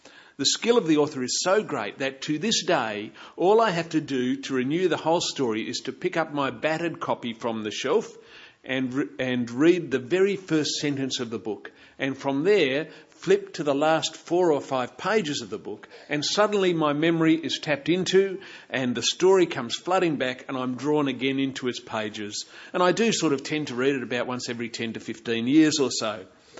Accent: Papua New Guinea; I couldn't imagine a more idyllic place to grow up. Now, one of the main blessings of growing up in Papua New Guinea

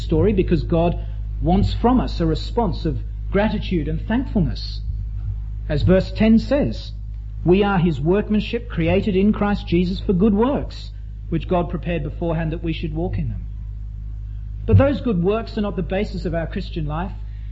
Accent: Australia; because we're Australian

